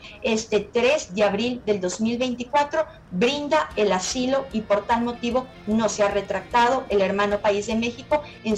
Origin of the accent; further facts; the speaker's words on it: Ecuador; como ciudadana, como ecuatoriana y legisladora